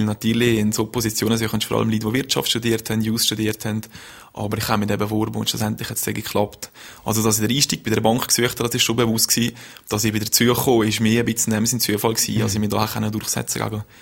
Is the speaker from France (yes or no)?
no; Valais, Switzerland; Und dann ist man halt als Walliser, so wie viele auch in Freiburg gegangen. Ich habe da studiert, im 07 abgeschlossen.